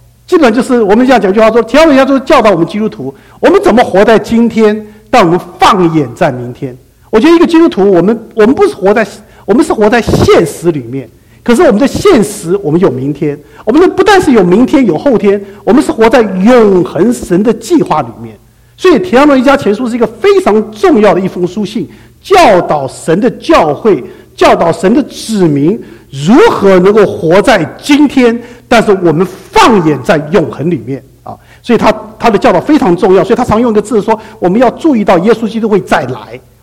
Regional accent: Guangdong, China; 这是我们广东人的看法啊

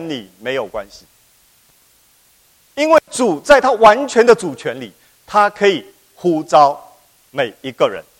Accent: Fujian, China; 我很有兴趣的去查我的老家的教会的历史的时候，福建老家

